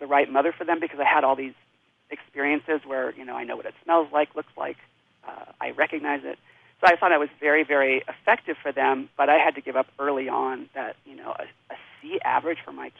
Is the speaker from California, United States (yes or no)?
yes; Coronado, California, United States; I was born and raised in Coronado.